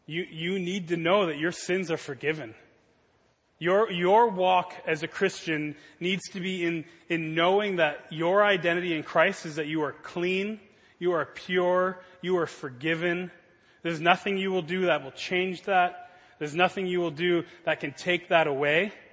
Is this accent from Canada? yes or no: yes; Canada; I'm a Canadian, obviously.